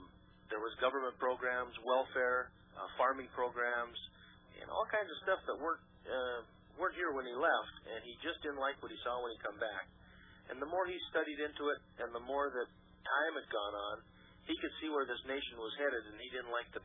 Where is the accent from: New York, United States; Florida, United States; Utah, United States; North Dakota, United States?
North Dakota, United States; Medina; I was raised in Medina, North Dakota, a little town of 500 people, about 70 miles east of Bismarck, our capital city, right along Interstate 94.